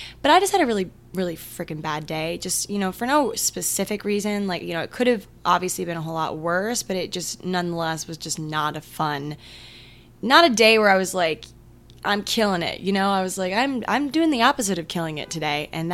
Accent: Maryland, United States; I don't know why I just said Minnesota. I'm from Maryland.

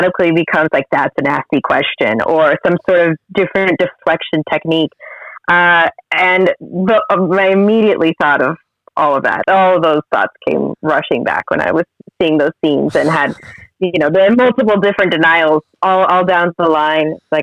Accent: Florida, United States; And I'm originally from Florida. There's no hills in anywhere in our state.

